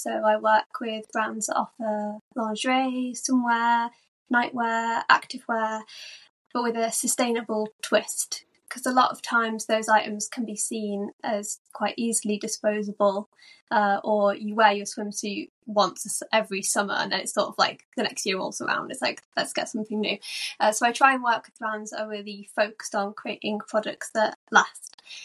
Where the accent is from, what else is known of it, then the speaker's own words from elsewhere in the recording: West Midlands, United Kingdom; I love where I grew up. I grew up sort of outside of Birmingham. Nearer to the countryside, there's a really big park near where I am.